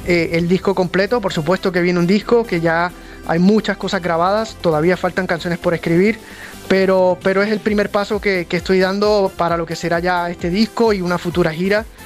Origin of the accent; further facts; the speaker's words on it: Puerto Rico; ambos nos criamos escuchando salsa. Él es colombiano, yo soy puertorriqueño.